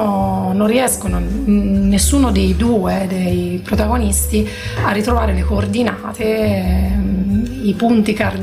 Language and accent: Italian; Gualdo Tadino, Umbria, Italy; now in Naples, Italy; l'ho scritto a Gualdo, quindi nel mio paese, guardando le mie montagne, però parla di una città, Napoli, che mi ospita, mi ha accolto con profondo affetto da 3 anni